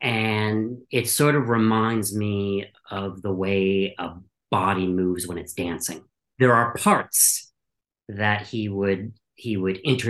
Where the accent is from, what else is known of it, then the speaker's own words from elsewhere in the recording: Midwest, United States; 'Cause I'm an academically trained scholar, I'm from the Midwest, you know, so many things about me are traditionally formed.